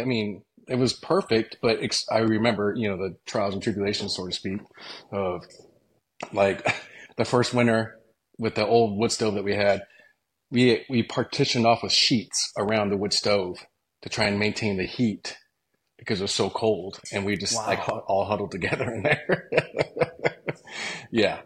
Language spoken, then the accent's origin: English; Oregon, United States; also born or lived in Denver, United States; I was born in Denver, Colorado. Lived there for about 9 years. Then moved out to Southern Oregon, and in a real, real rural area.